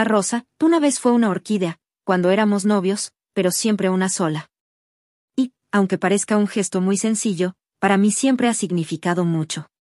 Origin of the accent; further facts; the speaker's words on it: Venezuela; moved away; soy venezolana y, aunque ya no viva en Venezuela, mi corazón siempre estará allá.